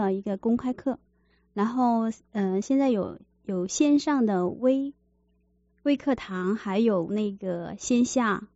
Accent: Shenzhen, Guangdong, China; 我来自深圳

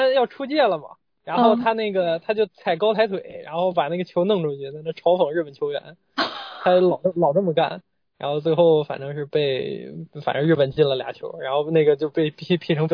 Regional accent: China; 一方面作为中国人，觉得他能这么厉害，我就很难受。

